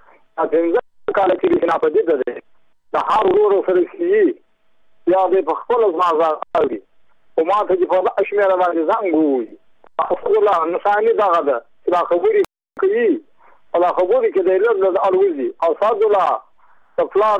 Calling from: Badghis, Afghanistan; زه په خپل د بادغیس ولایت یم د مقر د ولسوالۍ یم.

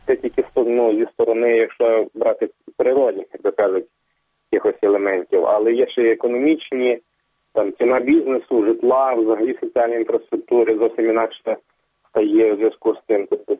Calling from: Kalush, Ivano-Frankivsk Oblast, Ukraine; я з Калуша.

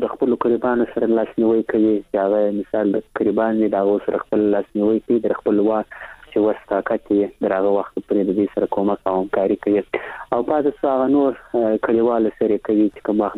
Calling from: Kandahar, Afghanistan; مزدن یار له کندهار درسره تلیفون لیکته وصل سوي.

